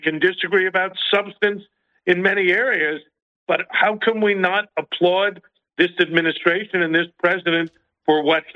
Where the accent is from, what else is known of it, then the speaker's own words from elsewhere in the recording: United States; how can I, as an American who wants to avoid a nuclear conflagration